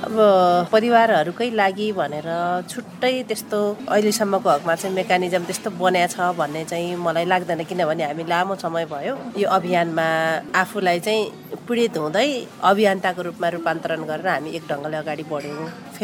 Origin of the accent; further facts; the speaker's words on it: Dang, Lumbini Province, Nepal; मेरो घर चाहिँ दाङ हो।